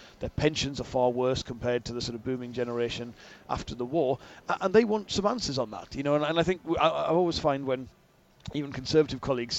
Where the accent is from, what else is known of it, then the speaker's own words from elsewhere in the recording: England, United Kingdom; as a Northerner, I'd love to see